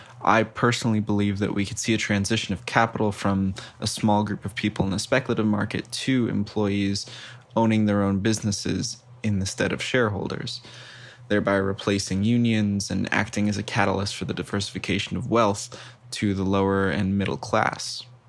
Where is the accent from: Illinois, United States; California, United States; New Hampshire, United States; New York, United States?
California, United States; Los Angeles; I'm from Los Angeles, California.